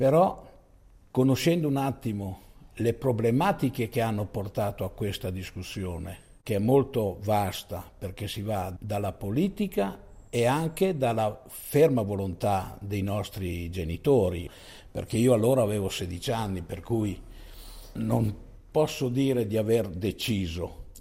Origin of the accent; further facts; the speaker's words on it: Erto, Friuli-Venezia Giulia, Italy; Io sono di Erto, la mamma è di Olantri, che è qui vicino a Longarone